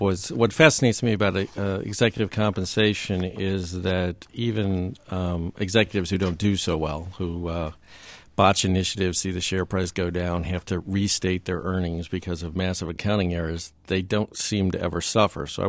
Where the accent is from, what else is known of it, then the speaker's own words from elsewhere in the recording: Pennsylvania, United States; in my home state of Pennsylvania, the average household income is something like $44,000.